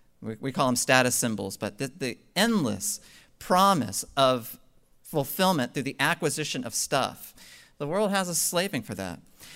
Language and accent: English; New England, United States; I'm an American. I'm a Yankee, a New Englander.